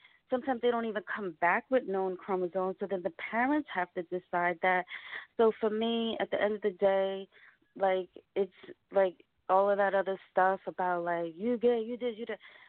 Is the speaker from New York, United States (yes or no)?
yes; Bronx, New York, United States; now in Atlanta, United States; Like, I moved to Atlanta, and now I'm a girl from the Bronx that says fit into.